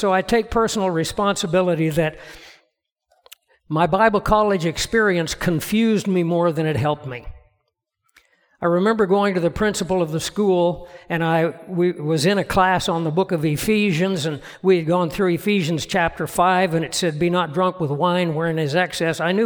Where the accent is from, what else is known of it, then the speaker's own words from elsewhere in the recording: United States; To me, to say that I am American means something.